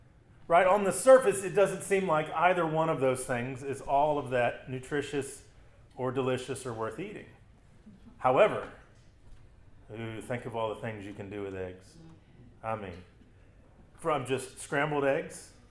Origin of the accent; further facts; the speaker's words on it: Louisiana, United States; I mean, I grew up in Louisiana.